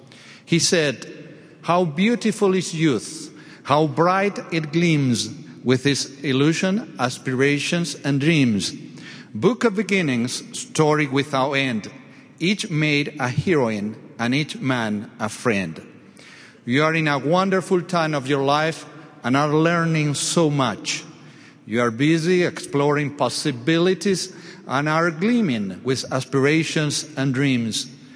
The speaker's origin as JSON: {"language": "English", "region": "Montevideo", "country": "Uruguay", "tie": "born or raised there", "said": "I was born and raised in Montevideo, Uruguay, as President Samuelson just mentioned. I'm a convert to the church. I joined when I was 18 years old."}